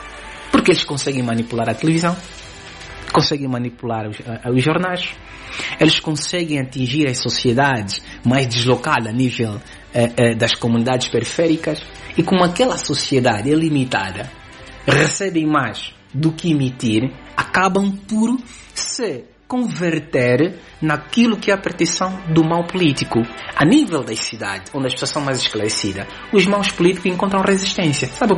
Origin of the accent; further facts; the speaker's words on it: Angola; Mas eu sou angolano. Sendo angolano, ninguém me pode coartar o direito de eu decidir sobre o meu futuro político.